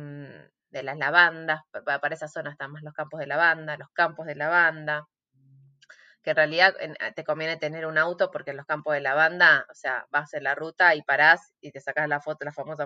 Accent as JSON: {"language": "Spanish", "town": "Menton", "region": "Provence-Alpes-Côte d'Azur", "country": "France", "tie": "born or raised there", "said": "venir a mi pueblo, Mentón, ir a una playa, por ejemplo, que está atrás de Niza"}